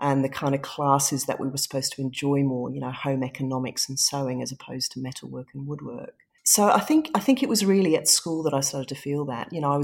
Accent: Singapore; also born or lived in England; I was born in England. I was born in a snowy night at home. I grew up in Singapore, so we left England when I was very young, very little.

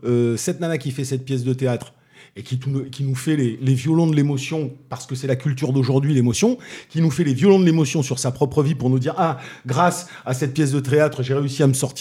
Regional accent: Toulouse, Occitanie, France; Je suis toulousain.

